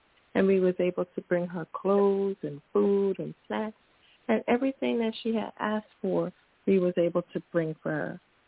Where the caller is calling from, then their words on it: Wilkes-Barre, Pennsylvania, United States; I'm calling from Wilkes-Barre, Pennsylvania.